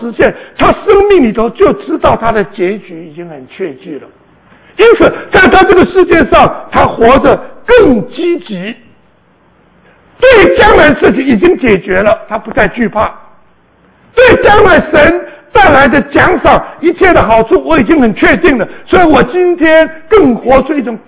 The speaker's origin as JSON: {"language": "Chinese", "country": "China", "said": "我们中国人也是一样，人都要找到神"}